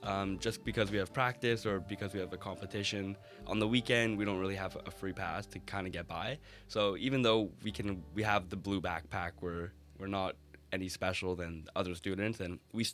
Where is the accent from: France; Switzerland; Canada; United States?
Canada; Montreal, Quebec; I'm from Montreal, so coming to a new city and kind of changing the ways a little bit